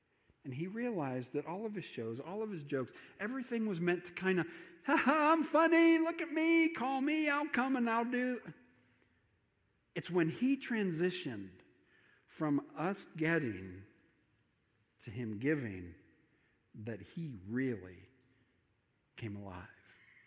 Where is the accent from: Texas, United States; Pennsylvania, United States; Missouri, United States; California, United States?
Pennsylvania, United States; I grew up in Pennsylvania where they put salt on the roads every winter